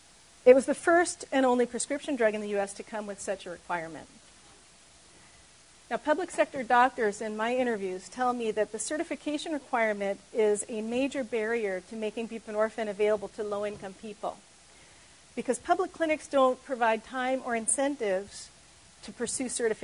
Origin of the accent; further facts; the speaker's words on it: New York, United States; So I come from New York State, which has one of the most punitive laws